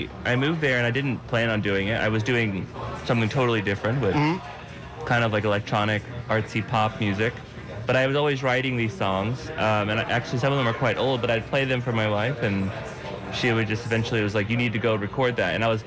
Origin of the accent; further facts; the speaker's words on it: Atlanta, Georgia, United States; I grew up in Atlanta.